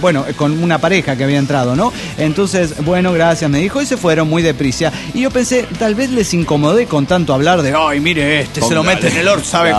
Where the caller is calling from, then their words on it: Mexico City, Mexico; del DF mexicano.